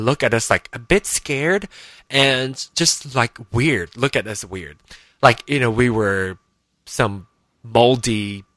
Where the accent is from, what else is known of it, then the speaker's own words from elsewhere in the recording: Penang, Malaysia; Because I come from Penang in Malaysia, even though Chinese are a minority in Malaysia, I come from an area where that's very highly populated by Asians, by Chinese.